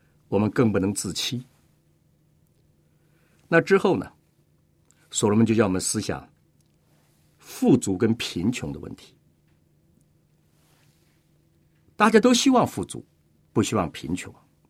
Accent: China; 特别是我们中国人读传道书的时候呢，觉着非常的熟悉

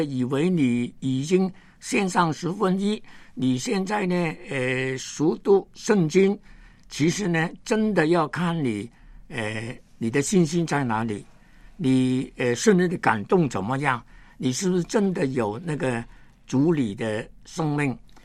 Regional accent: China; 一般呢我们中国人呢有一个这个成语说金玉其外败水其中。

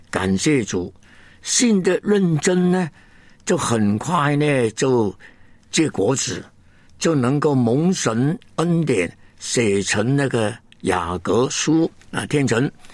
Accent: Hong Kong; born there; 我呢是香港出生的，根本没有回过乡下的

